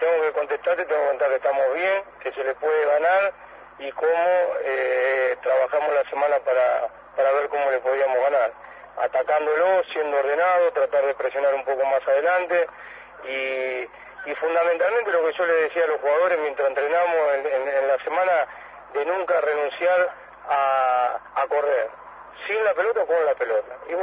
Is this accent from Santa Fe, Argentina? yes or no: yes; Rosario, Santa Fe, Argentina; si yo fuese un técnico que soy afuera de Rosario, tal vez podría estar más atraído de todo lo que pasa en la ciudad, pero al ser de la ciudad es muy difícil atraerse.